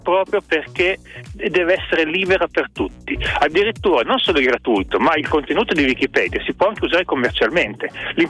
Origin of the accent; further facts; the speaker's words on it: Turin, Piedmont, Italy; born there; Io sono nato a Torino, si sente ancora.